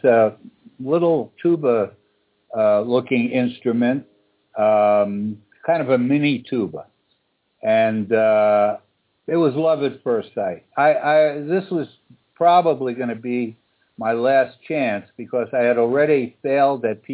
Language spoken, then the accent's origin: English; New York, United States; I was a kid from New York, don't forget. And here I was going down to still segregated Mississippi to college.